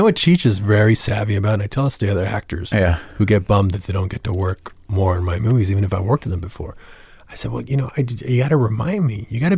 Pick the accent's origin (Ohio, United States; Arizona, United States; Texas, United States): Texas, United States; San Antonio; born or raised there